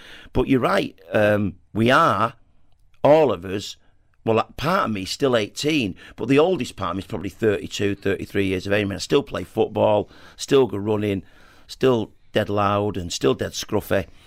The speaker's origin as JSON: {"language": "English", "town": "Salford", "region": "North West England", "country": "United Kingdom", "said": "I'm from Salford."}